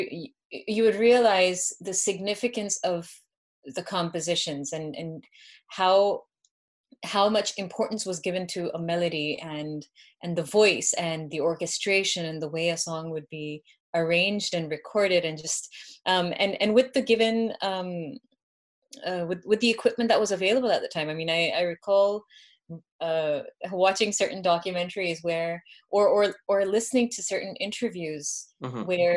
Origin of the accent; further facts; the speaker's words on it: Canada; growing up in Canada, I had zero exposure to to Western music.